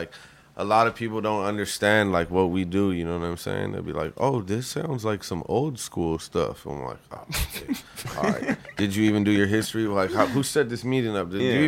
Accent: Canada; He forgot completely that I was from Canada.

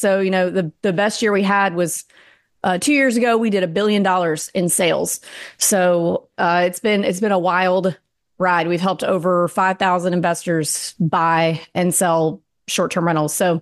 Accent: the South, United States; and I, as a Southerner dealing with other Southerners who we're in the South

